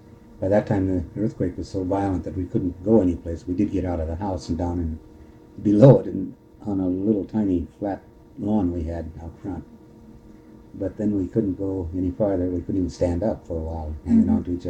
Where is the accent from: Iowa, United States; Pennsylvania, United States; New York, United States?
Iowa, United States; moved away as an adult; now in Kodiak, United States; I was born and raised in Iowa on a farm, and grew up there, went to school stateside, went to the Air Force